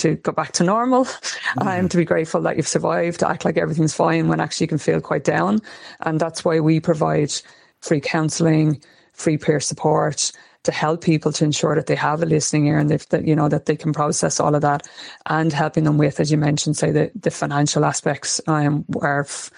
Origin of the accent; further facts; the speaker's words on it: Ireland; for us as Irish people, is that the majority of us, yourself and myself included, Sean, have pale Irish skin.